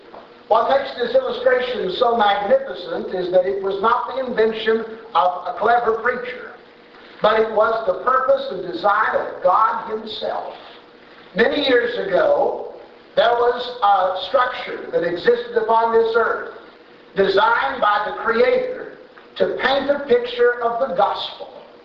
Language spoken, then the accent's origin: English; Tulsa, Oklahoma, United States; I remember hearing preachers talk about this when I was a little boy growing up in Tulsa, and they would come through town and hold us meetings